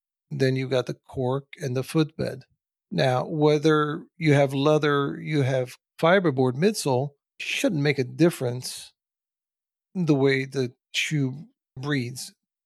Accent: Bourj Hammoud, Mount Lebanon, Lebanon; That's where I was born and raised. I was born in Lebanon. My dad had a shop. He used to make shoes. I used to, you know, go watch him. And I remember that in Beirut, Burj Hamoud is the name of the town.

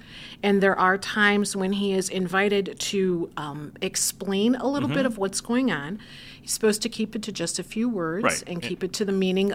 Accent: Maple Heights, Ohio, United States; I am actually homegrown from the Diocese of Cleveland. I was baptized, First Communion, Confirmation, got married, and started ministry life at St. Marta Tours in Maple Heights.

